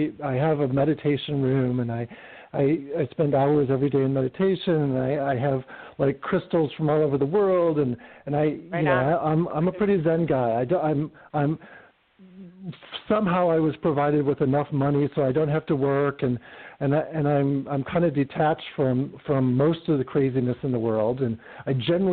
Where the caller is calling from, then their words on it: Palm Springs, California, United States; I'm in Palm Springs, California.